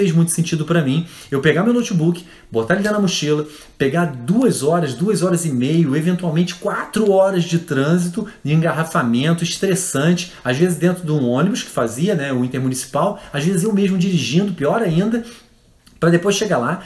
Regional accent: Petrópolis, Rio de Janeiro, Brazil; eu sou de Petrópolis e eu descia para trabalhar no Rio de Janeiro.

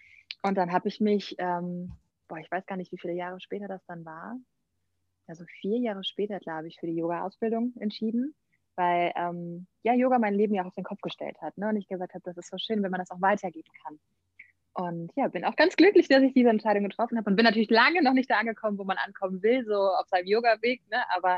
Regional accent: Rhineland-Palatinate, Germany; ich bin 28 und ja, wie du gesagt hast, komme ich aus dem Kreis Ahrweiler, aus einem kleinen Dorf eigentlich sogar da, im nördlichen Rheinland-Pfalz.

